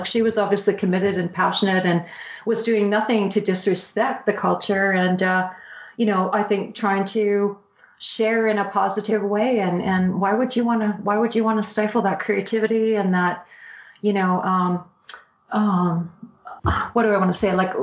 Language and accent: English; Canada; as a Canadian, I've benefited from enjoying throughout my entire life.